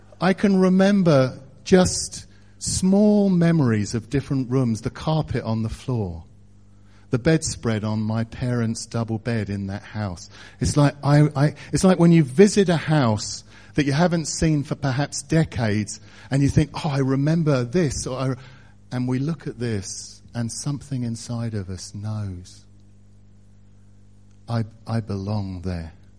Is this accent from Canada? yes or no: no; Hersham, South East England, United Kingdom; born there; Now, I was born in Hersham behind what used to be the slaughterhouse.